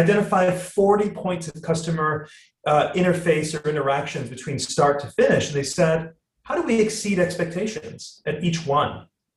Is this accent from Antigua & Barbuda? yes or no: yes; Antigua & Barbuda; As you mentioned at the top of the podcast, I come from Antigua, and Antigua is only 12 miles long and 9 miles wide.